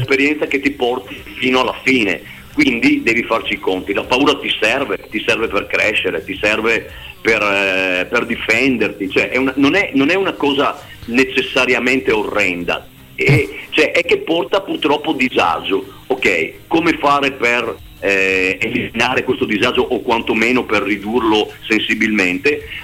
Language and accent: Italian; Pordenone, Friuli-Venezia Giulia, Italy; now in San Quirino, Italy; io abito a San Quirino, ma in realtà sono proprio di Pordenone.